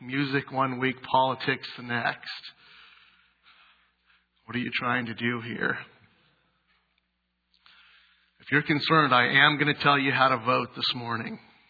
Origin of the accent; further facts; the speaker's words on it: United States; And that concerns me as an American living in America.